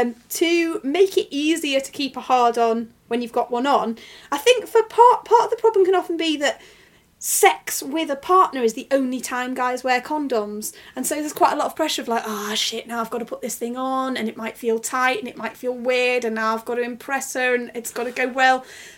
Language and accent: English; Macclesfield, North West England, United Kingdom; And one of the first cases was in my hometown of Macclesfield.